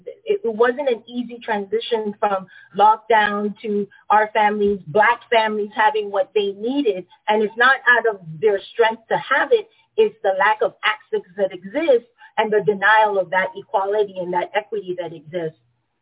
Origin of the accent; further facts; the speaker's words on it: Panama; now in United States; Matthias mentioned in my introduction that I am born and raised in Panama.